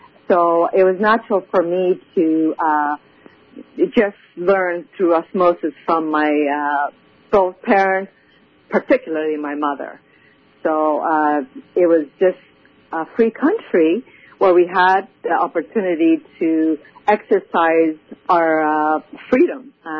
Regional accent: Afghanistan; My happiest moment growing up in Afghanistan was the family vacations that we took in the most beautiful, picturesque parts of Kabul

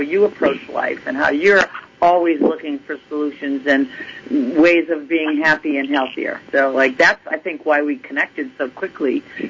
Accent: Massachusetts, United States; Yes. I don't have a Boston accent

